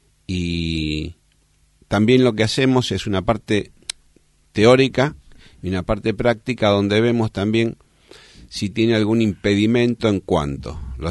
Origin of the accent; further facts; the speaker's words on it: La Boca, Buenos Aires, Argentina; yo soy nativo de La Boca. Mis padres y mis abuelos también. Yo vivía, para que conoce La Boca, en Suárez al 700